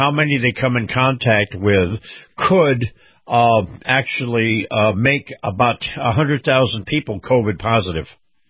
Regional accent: Florida, United States; including my home state of Florida, Texas, Mississippi

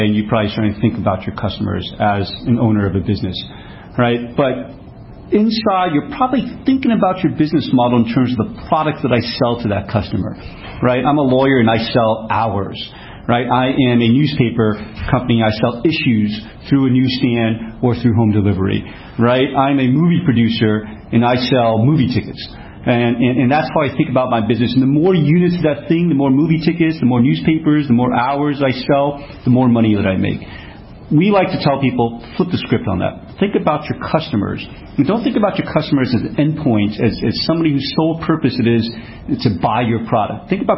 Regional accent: New York, United States; now in California, United States; If they grew up with the New York Times, as a New Yorker myself, I still consume, or I still read the New York Times in California because I have a harder time, you know, reading a paper that I didn't grow up with.

